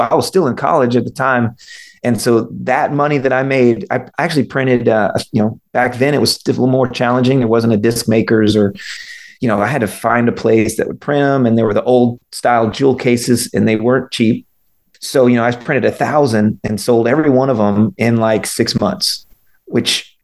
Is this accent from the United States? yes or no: yes; California, United States; So I grew up in California in the late 80s. You know, everything was pop.